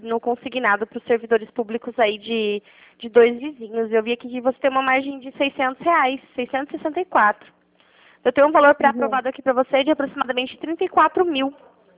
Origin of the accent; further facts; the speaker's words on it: Curitiba, Paraná, Brazil; Não, eu sou de Curitiba.